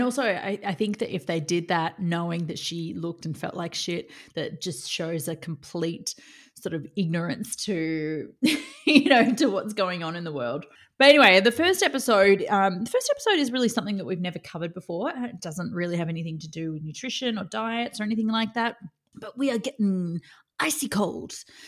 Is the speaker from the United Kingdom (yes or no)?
no; Australia; I'm Australian. I like the heat.